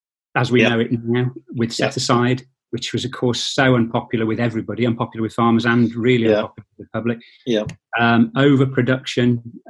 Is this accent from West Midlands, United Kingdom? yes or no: yes; Shifnal, West Midlands, United Kingdom; We're from Shifnal, eastern Shropshire.